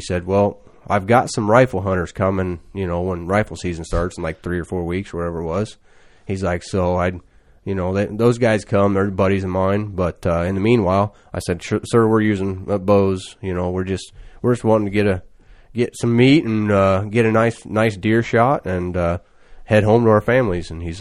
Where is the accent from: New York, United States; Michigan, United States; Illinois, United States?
Illinois, United States; I'm from Illinois.